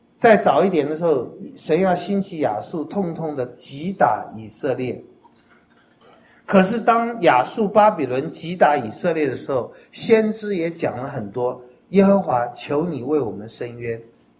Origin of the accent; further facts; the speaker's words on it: China; 这个恐怕我们中国人， 我想每一个民族都会很害怕这件事吧。